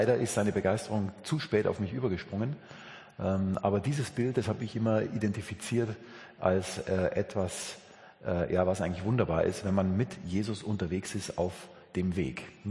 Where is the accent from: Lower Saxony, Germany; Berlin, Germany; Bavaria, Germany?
Bavaria, Germany; Munich; bin gebürtig aus München, wohne im Münchner Westen, Richtung Würmtal und bin mit ungefähr 37 Jahren zum Glauben gekommen